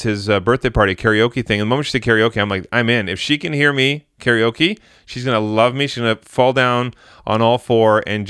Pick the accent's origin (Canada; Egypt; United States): Canada; Vancouver, British Columbia; So I'm from Vancouver